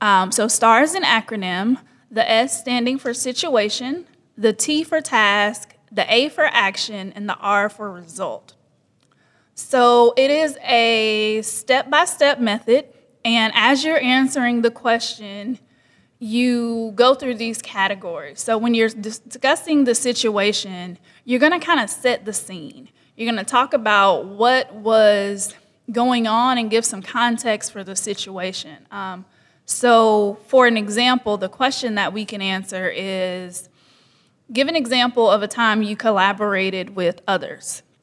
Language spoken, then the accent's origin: English; North Carolina, United States; So, as Mr. Davis said … I am from North Carolina.